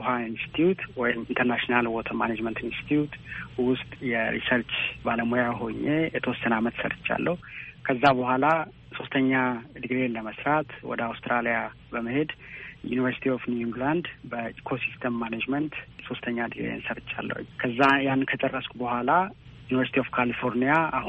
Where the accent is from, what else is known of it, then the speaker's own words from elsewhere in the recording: Bahir Dar, Amhara, Ethiopia; ተወልጄ ያደግኩት ባህር ዳር ከተማ ነው።